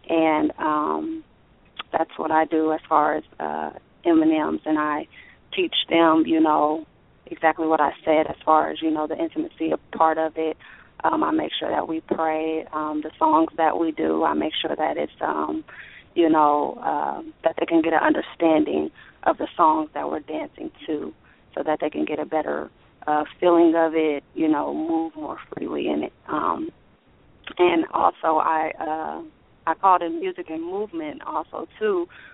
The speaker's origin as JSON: {"language": "English", "town": "Omaha", "region": "Nebraska", "country": "United States", "lives_now": "Fort Worth, United States", "said": "I live in the Fort Worth Metroplex. I am from Omaha, Nebraska. I've been living in Texas for about 2 years."}